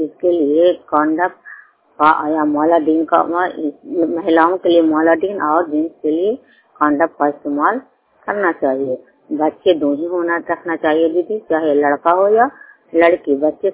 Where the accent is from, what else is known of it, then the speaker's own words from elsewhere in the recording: Anantpur, Bihar, India; ग्राम Anantapur post Madhopur थाना संधि लरंदा का निवासी हूँ।